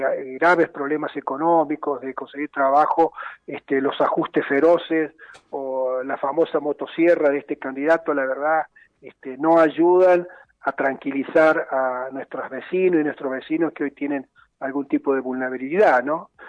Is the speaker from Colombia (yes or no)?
no; Argentina; para nosotros que somos ciudadanos argentinos